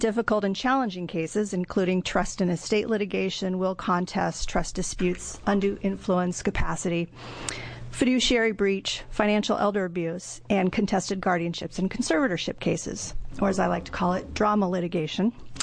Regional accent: Portland, Oregon, United States; I'm an attorney from Portland, Oregon

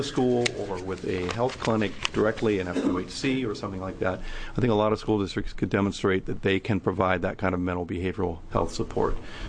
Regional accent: Redmond, Oregon, United States; I grew up in Redmond

